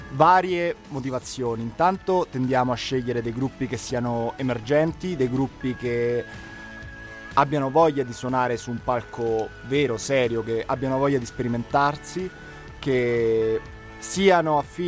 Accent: Velletri, Lazio, Italy; now in Padua, Italy; faccio archeologia qui a Padova, vengo da Velletri, vicino Roma

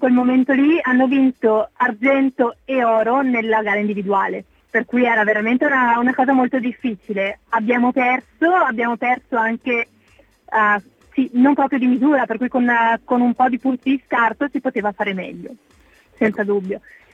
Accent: Padua, Veneto, Italy; io che sono di Padova

